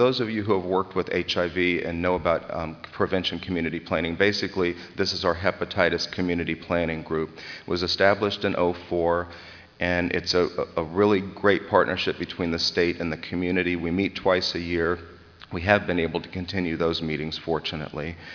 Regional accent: North Carolina, United States; born there; Actually, I was born in North Carolina.

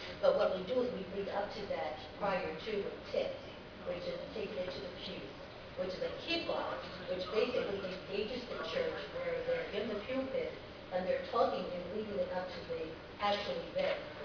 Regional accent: Kansas City, Missouri, United States; I'm from Kansas City

